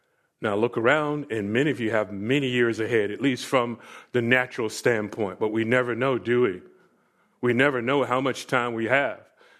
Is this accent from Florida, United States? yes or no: yes; Florida, United States; I grew up in Florida, and there were some people that called me.